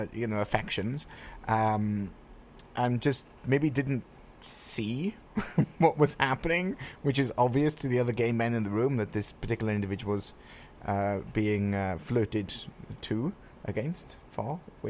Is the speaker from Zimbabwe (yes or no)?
no; United Kingdom; which I know as a Brit.